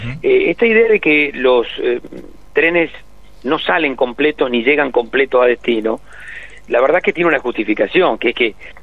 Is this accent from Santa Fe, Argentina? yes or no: yes; Rosario, Santa Fe, Argentina; yo tengo 58 años. Y usted sabe, y siempre he vivido en el interior del país. Soy de Rosario.